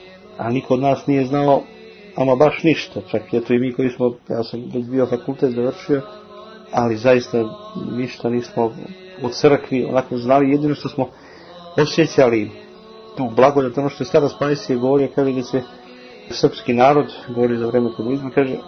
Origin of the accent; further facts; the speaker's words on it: Belgrade, Serbia; ja sam odrastao pored Saborne crkve u Beogradu